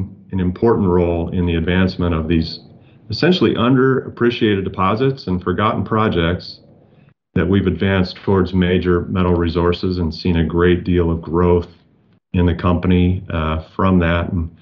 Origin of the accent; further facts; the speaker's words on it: Midwest, United States; I grew up in the Midwest and learned about mountains in the La Plata Mountains